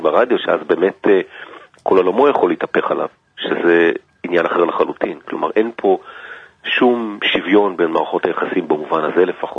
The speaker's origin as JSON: {"language": "Hebrew", "town": "Tel Aviv", "region": "Tel Aviv District", "country": "Israel", "tie": "born or raised there", "said": "גדלתי בתל אביב, והיום אני גר בשרון, ביישוב שנקרא צורנה."}